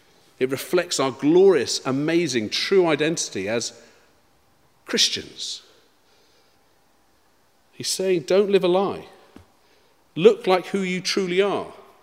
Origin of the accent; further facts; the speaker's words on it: England, United Kingdom; the French, for a while, changed their nickname for the British. They normally called us, my accent's terrible, but Le Rose Beef.